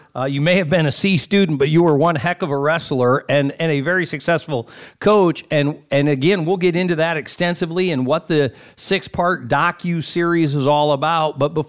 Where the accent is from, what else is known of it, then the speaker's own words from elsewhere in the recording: Iowa, United States; In fact, I grew up watching you on Iowa Public Television, watching you compete.